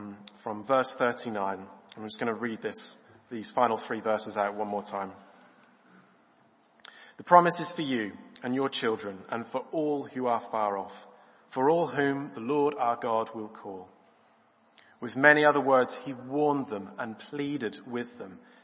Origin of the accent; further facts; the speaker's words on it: Norwich, East of England, United Kingdom; I grew up in Norwich